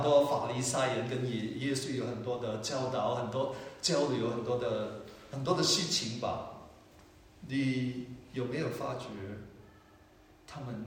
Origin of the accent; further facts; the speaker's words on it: Hong Kong; 我记得我小的时候在香港很贫穷嘛，经常去爬别人的番石榴树